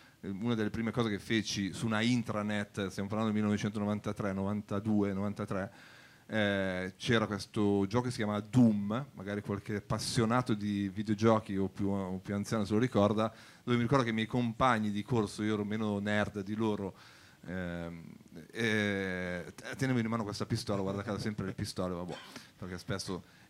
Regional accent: Piedmont, Italy; now in Milan, Italy; Sono piemontese, giusto che siamo in Piemonte, ma vivo a Milano da 20 anni

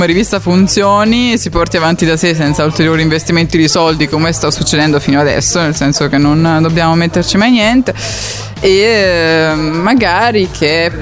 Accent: Siena, Tuscany, Italy; now in Turin, Italy; Sono senese, ma non ho niente di senese, come potete notare.

